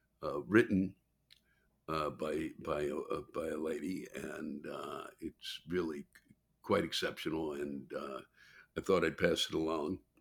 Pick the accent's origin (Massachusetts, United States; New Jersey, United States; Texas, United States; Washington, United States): Massachusetts, United States; I grew up in Massachusetts, and we're very into talking about pilgrims and Indians.